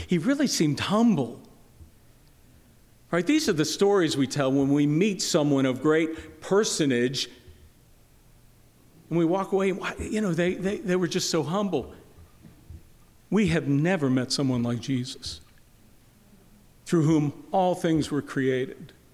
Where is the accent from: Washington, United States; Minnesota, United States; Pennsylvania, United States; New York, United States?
Pennsylvania, United States; Pittsburgh; born there; I was born in Pittsburgh.